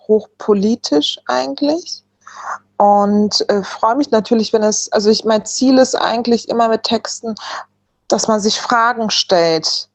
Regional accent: Berlin, Germany; born there; Also ich bin ja im Wedding sogar geboren

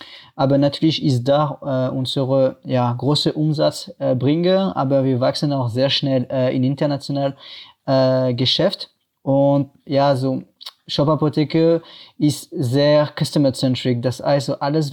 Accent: France; German is a second language; moved away as an adult; now in Germany; ja, wie ihr hören könnt, ich komme aus Frankreich und ja, ich wohne ungefähr seit 8 Jahren in Deutschland

